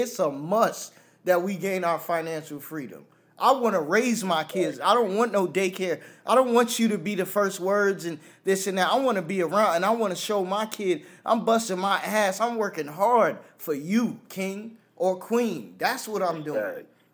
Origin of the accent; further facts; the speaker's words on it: New York, United States; For me, I'm a New Yorker, so cursing is my first language over English.